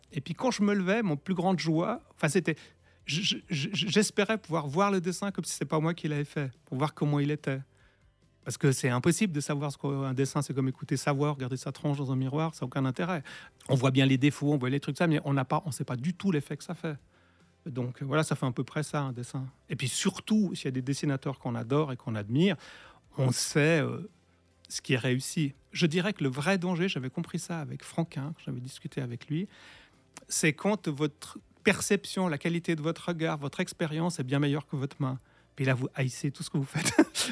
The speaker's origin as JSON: {"language": "French", "country": "Brazil", "tie": "born or raised there", "lives_now": "France", "said": "je n'ai pas vu beaucoup de films quand j'étais jeune au Brésil. Au Brésil, j'ai vu 3 films."}